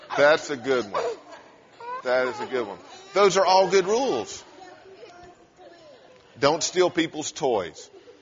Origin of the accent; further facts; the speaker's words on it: Hendersonville, United States; It's actually against the law in my hometown of Hendersonville to spit on the street.